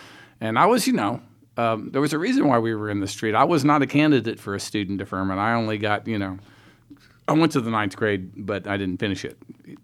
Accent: San Antonio, Texas, United States; and I grew up in San Antonio, Texas.

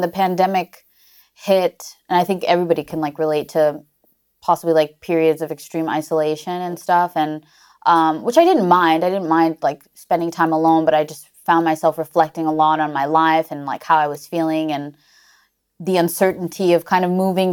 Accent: Mexico; You know, I grew up in Mexico, so I had that influence.

